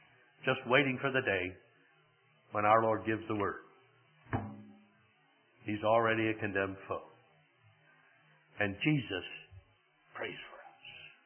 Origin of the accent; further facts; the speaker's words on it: Missouri, United States; Well, I grew up in Missouri. And as a kid, I worked with mules, and I know what that means.